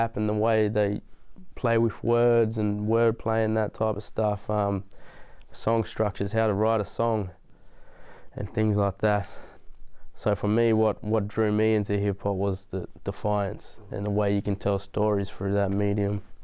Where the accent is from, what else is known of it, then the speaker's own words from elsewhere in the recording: Nowra, New South Wales, Australia; I'm from Nowra.